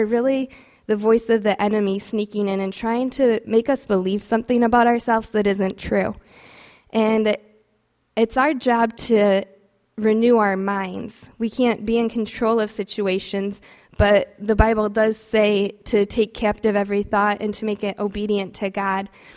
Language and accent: English; Auburn, United States; I grew up in Auburn, 1147 Townline Road. That's my home